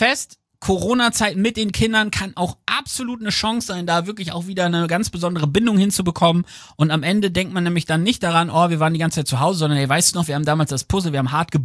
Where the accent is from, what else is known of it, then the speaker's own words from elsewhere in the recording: Lower Saxony, Germany; von einer von mir sehr favorisierten kleinen Stadt in meiner Heimat Ostfriesland